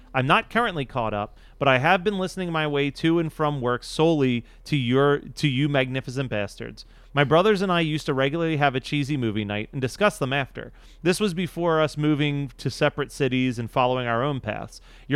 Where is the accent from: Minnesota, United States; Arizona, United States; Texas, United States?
Texas, United States; yes, I'm from Texas and it's as bad as Katie describes it